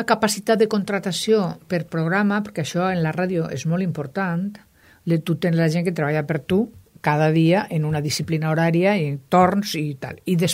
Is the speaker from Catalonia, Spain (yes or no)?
no; Alicante, Valencian Community, Spain; A mi me donava molta ràbia com a alacantina